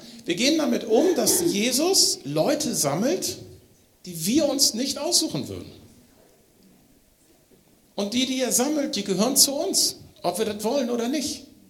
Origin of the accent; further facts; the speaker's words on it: Schleswig-Holstein, Germany; ich komme aus Nordfriesland, ne?